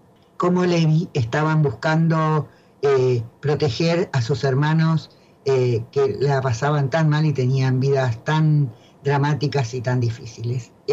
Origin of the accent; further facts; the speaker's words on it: Rivera, Buenos Aires Province, Argentina; now in Buenos Aires, Argentina; mi pueblo, que es Rivera, en la provincia de Buenos Aires.